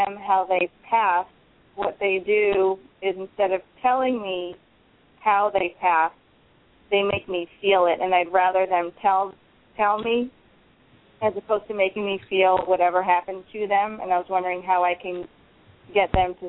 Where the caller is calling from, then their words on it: Orlando, Florida, United States; I'm calling from Orlando, Florida.